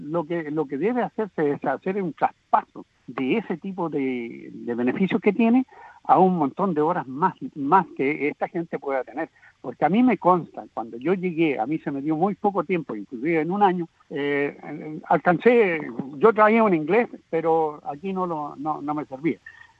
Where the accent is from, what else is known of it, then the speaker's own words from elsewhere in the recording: Chile; moved away as an adult; había estudiado ingeniería en mina en mi país. Vengo de la Escuela de Ingeniería de Copiapó.